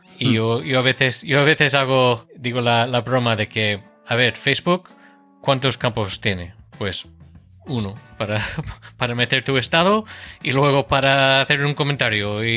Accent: North Carolina, United States; pues soy de Estados Unidos, de Carolina del Norte, y he sido programador desde muy pequeño.

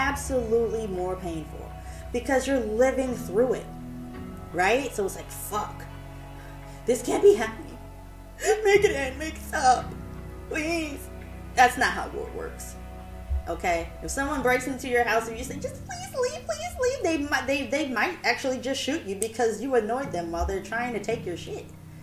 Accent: Atlanta, Georgia, United States; now in New York, United States; I grew up in East Atlanta.

